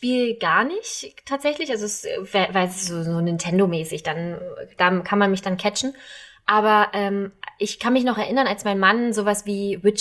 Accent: Berlin, Germany; born there; wir sind ja beide gebürtige Berliner.

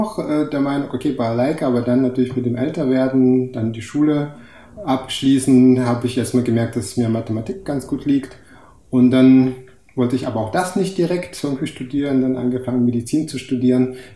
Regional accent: Rostov-on-Don, Rostov Oblast, Russia; nach einem Urlaub in Russland, war ich in Rostov gewesen, also meine Heimatstadt.

